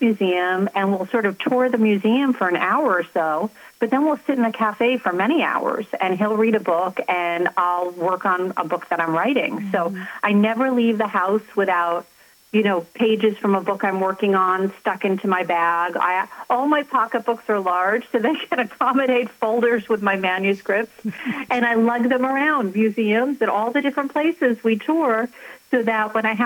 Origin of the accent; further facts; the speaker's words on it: Boston, Massachusetts, United States; When I was growing up, I was from Boston. I lived in the outside of Boston. I lived in a suburb.